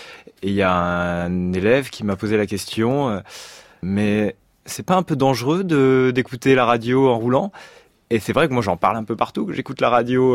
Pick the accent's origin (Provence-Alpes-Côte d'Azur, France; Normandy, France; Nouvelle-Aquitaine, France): Normandy, France; moi je viens de Normandie, du département de l'Orne